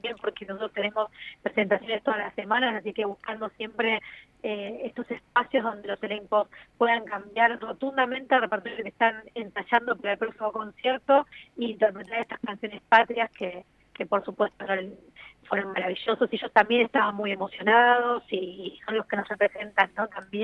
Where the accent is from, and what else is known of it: Argentina